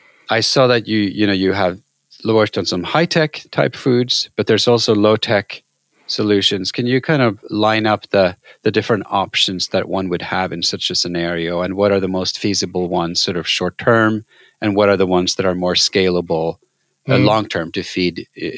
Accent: Norway; I grew up in Norway

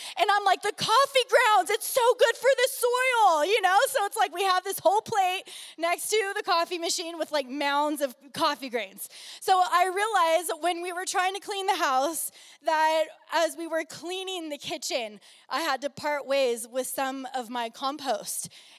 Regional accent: Oakdale, California, United States; I was a girl from Oakdale, California. It's this really cute small town. And I had a herd of cows growing up.

